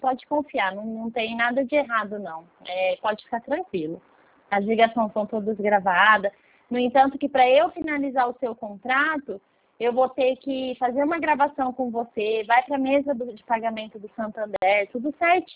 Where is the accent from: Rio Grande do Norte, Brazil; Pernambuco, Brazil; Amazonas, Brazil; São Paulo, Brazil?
São Paulo, Brazil; Araçatuba; Eu sou de Araçatuba, São Paulo.